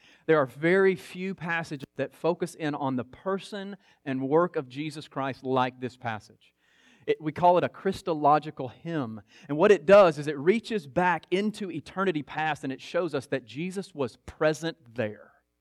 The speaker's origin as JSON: {"language": "English", "region": "Louisiana", "country": "United States", "tie": "born or raised there", "lives_now": "Texas, United States", "said": "I grew up in Louisiana, so it was just, we're all Tigers fans. We're all LSU Tigers fans."}